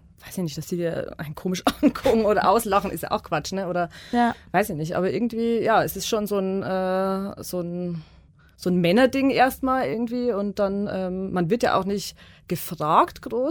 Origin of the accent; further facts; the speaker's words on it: Bavaria, Germany; now in Dortmund, Germany; Genau, ich bin aus Bayern.